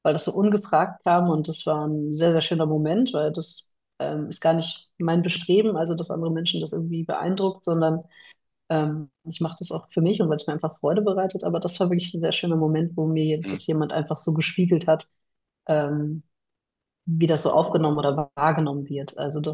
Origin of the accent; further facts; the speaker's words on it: Bochum, North Rhine-Westphalia, Germany; Ja, ich bin Bochumer Kind, ne?